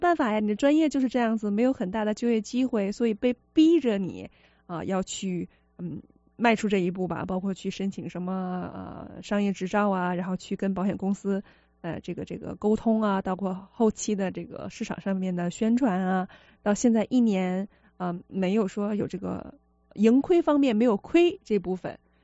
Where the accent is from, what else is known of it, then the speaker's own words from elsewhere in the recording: Shenyang, Liaoning, China; moved away as an adult; now in United States; 但是我老家呢是来自于辽宁省啊，在沈阳。我是土生土长在国内生活了20年，然后也参加了高考，走进了大学，但是只在大学读了2年，之后呢就跟家人一起移民来美国了。来那个应该是在2010年的9月份